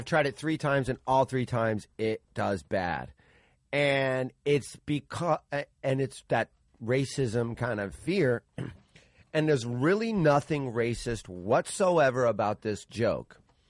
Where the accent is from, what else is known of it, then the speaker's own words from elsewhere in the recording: Chicago, Illinois, United States; I grew up in the Chicago area just like you. I grew up in an area where they call it the region